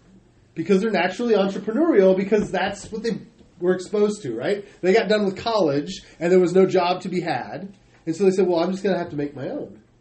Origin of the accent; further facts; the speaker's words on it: Michigan, United States; When I was a kid, I grew up in Michigan.